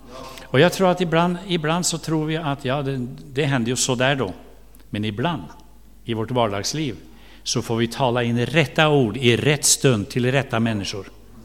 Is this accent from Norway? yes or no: yes; Norway; Men så kommer jag från Norge, så jag blandar lite ibland.